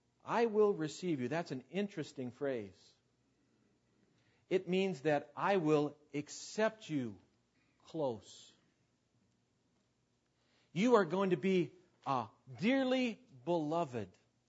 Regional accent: United States; I said, I'm Swedish. I'm an American.

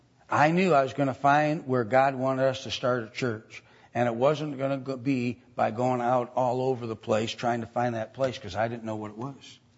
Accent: Delafield, Wisconsin, United States; we were to come back to Wisconsin and start a church. I was hoping it would be my hometown of Delafield.

